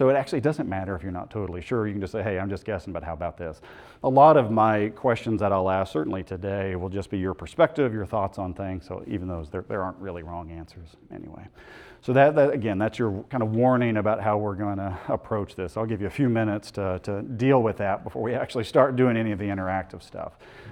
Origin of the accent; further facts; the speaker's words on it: Oklahoma, United States; And then I went to college, so went away. I'm from Oklahoma originally. Went away to Bob Jones University in South Carolina